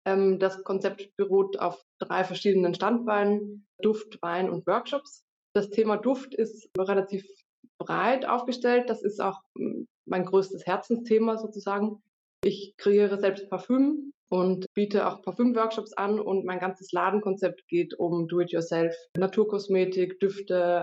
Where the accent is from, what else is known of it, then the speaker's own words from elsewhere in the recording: Austria; Also ich bin zwar niederländisch, aber in Österreich geboren und dann in der Weinregion aufgewachsen.